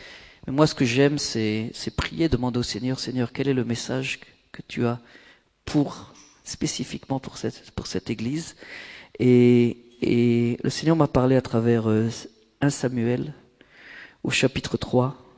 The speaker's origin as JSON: {"language": "French", "region": "Hauts-de-France", "country": "France", "moved": "yes", "lives_now": "Israel", "said": "moi, je suis un ch'ti naturalisé israélien, j'ai la double nationalité, hein, bien sûr, ça fait 30 ans qu'on habite en Israël"}